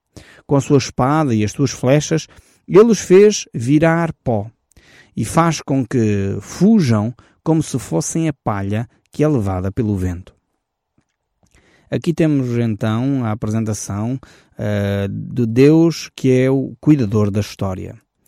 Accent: Portugal; Creio que aqui nós temos grandes lições para tirar para nós próprios, como portugueses.

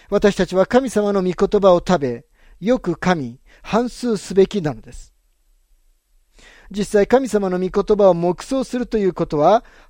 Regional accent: Texas, United States; now in California, United States; 私は人々が遠くからも近くからも葬式にたくさん出席するところのテキサスの出身です。

